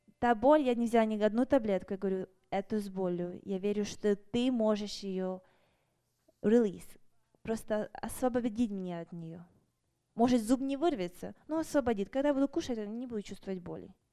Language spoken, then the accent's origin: Russian; Ukraine; now in United States; мне очень страдала еще там, где я с Украины, я очень страдала аллергией